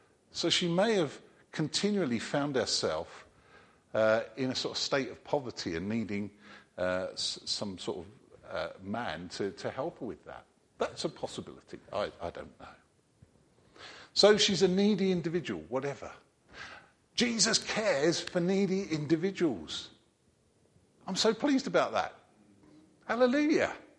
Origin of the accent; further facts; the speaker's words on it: England, United Kingdom; We're English. Gets above 20 degrees, we're melting.